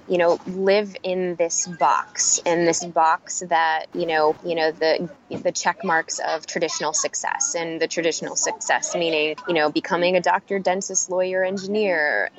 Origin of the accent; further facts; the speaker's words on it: Chicago, Illinois, United States; both migrated to Chicago and had myself and my two younger brothers.